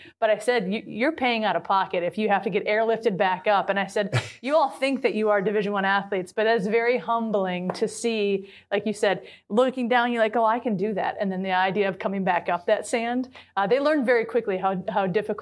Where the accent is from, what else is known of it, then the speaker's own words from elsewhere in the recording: Midwest, United States; I was able to draw upon my experiences growing up in the Midwest and playing basketball and playing soccer.